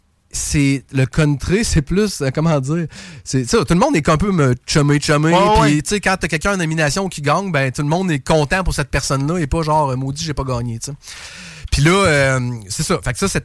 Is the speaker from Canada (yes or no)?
yes; Canada; accent: anglophone; Moi, je chante juste du francophone parce que j'ai peur de mon accent anglophone.